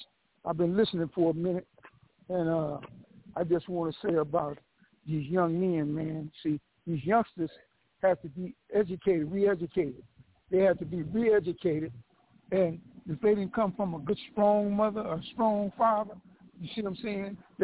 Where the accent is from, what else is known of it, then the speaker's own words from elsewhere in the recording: Los Angeles, California, United States; now in Lancaster, United States; See, I come from South Central right out there, man. I'm in Lancaster right now.